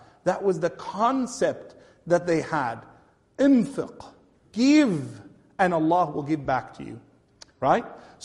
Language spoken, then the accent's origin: English; Toronto, Ontario, Canada; in Masjid Tariq, where I grew up in Toronto, the Toronto and Region Islamic Center